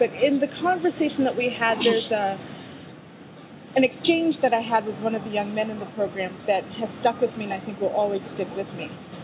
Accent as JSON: {"language": "English", "town": "Harlem", "region": "New York", "country": "United States", "said": "I introduced the show saying that I'm from Harlem."}